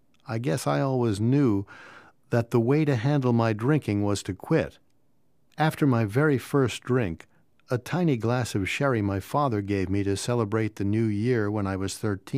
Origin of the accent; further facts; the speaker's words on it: Kansas, United States; I was raised in Kansas, the only child of loving parents who just drank socially. We moved frequently. In fact, I changed schools every year until high school.